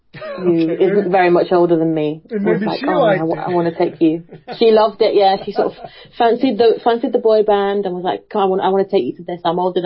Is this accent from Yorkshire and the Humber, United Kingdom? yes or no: yes; Yorkshire and the Humber, United Kingdom; No, I grew up in Yorkshire, which is in the north of England.